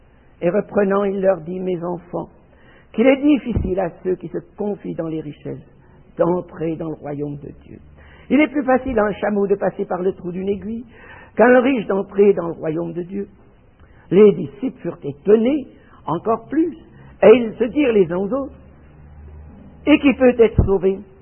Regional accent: Neuchâtel, Switzerland; born there; Neuchâtel, ma ville natale

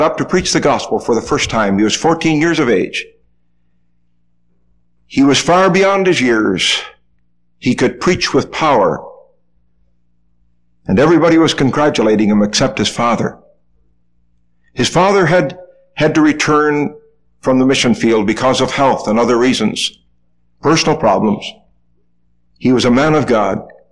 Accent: Buffalo, New York, United States; also born or lived in Canada; I was born in Canada and raised in Buffalo

